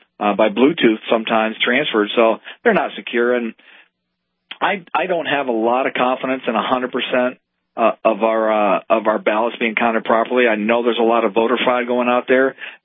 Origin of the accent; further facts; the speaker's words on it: Pennsylvania, United States; I grew up near the Canadian Pennsylvania border.